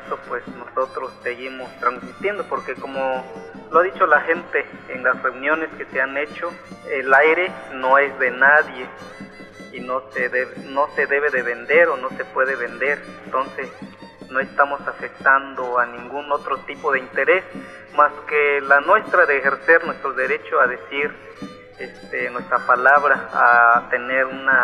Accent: Mexico; como mexicanos, ¿no? De este país, que tenemos derecho a la información

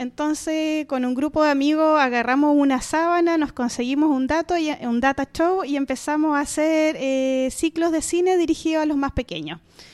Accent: Valparaíso, Chile; yo me vine desde Playa Ancha, porque en Playa Ancha ahí vivían mis padres. Llega un momento de la vida que uno tiene que tomar su rumbo, y en ese momento yo me vine a este sector, que es un sector bien amigable para vivir.

